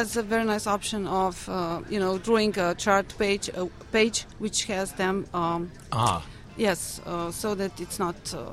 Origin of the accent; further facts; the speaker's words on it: Slovenia; English is a second language; I find it a bit hard to find the exact words because I'm from Slovenia.